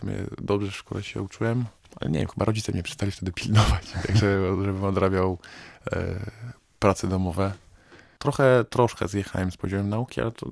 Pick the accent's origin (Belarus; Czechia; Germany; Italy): Belarus; now in Poland; U nas na Białorusi się chodzi do szkoły normalnie w garniturach i elegancko. A jak się przekonałem, w Polsce nie do końca tak jest.